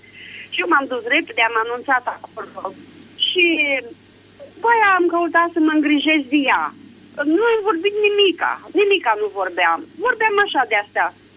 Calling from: Buzău, Buzău County, Romania; din Buzău.

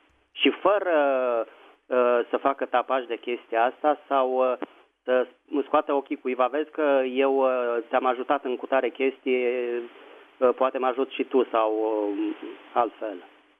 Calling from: Bucharest, Romania; sunt din București.

